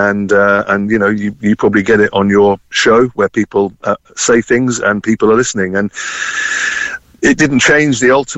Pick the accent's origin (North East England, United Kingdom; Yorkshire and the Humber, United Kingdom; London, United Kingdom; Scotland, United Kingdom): London, United Kingdom; born there; So like many London Irish families, I was born in London. So I was born actually on Portobello Road, Ladbroke Grove, which wasn't the expensive place that you might see today. Back in 1969, it wasn't quite like